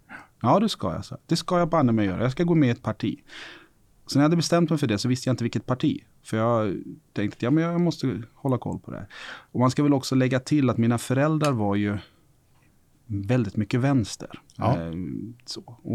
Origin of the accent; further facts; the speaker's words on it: Stockholm, Stockholm County, Sweden; jag är ju född och uppvuxen i Vårbygård i Stockholm. Miljonprogram, betongförort, utanförskapsområde.